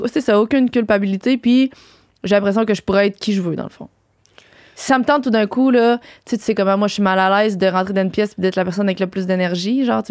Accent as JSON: {"language": "French", "region": "Quebec", "country": "Canada", "said": "vu que je viens de la Gaspésie, les vacances, c'était comme."}